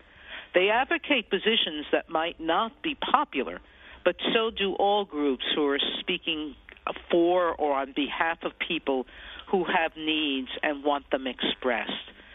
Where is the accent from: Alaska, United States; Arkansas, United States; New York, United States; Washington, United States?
New York, United States; Bronx; I was a protected kid from a Puerto Rican family. Still, I was living then in Co-op City, but most of my family was still in the South Bronx, and I visited them regularly.